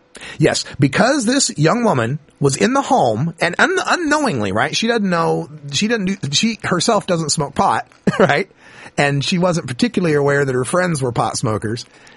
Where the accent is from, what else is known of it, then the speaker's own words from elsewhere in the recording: Idaho, United States; a young lady who wrote in from Idaho Falls, Idaho, my home state of Idaho